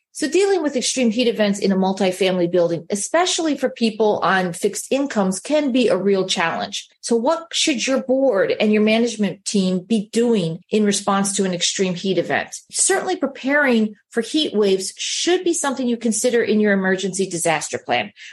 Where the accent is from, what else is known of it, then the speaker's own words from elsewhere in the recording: Chicago, Illinois, United States; I grew up in Chicago.